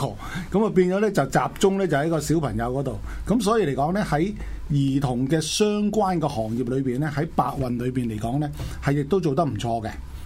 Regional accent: China; 我哋中國人有一句話咧，就話叫做欺山就莫欺水啊嘛

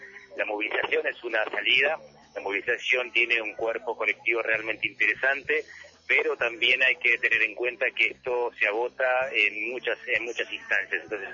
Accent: Bariloche, Río Negro, Argentina; yo soy de Bariloche.

